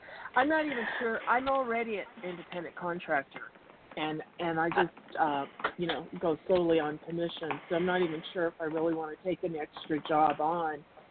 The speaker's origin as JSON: {"language": "English", "town": "Tucson", "region": "Arizona", "country": "United States", "said": "I'm from Tucson."}